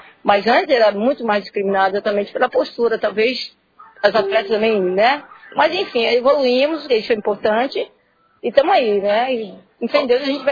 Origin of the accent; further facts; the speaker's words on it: Feira de Santana, Bahia, Brazil; Eu sou de Feira de Santana